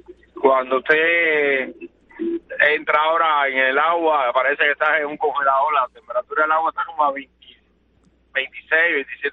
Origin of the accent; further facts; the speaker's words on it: Cuba; y a todo mi pueblo de Cuba